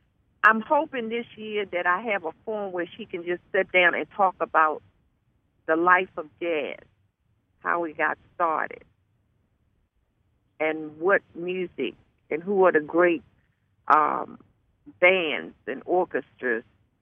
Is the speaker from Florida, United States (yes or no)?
no; Baltimore, Maryland, United States; she came over and asked me where I was from, and I told her I was from Baltimore.